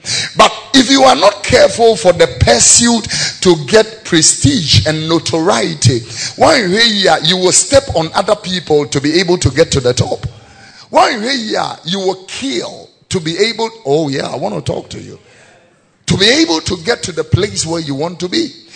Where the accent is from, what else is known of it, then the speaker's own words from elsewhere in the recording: Abeka, Greater Accra, Ghana; where I was born here in Tesano, but where I grew up here in Abeka and Fadama?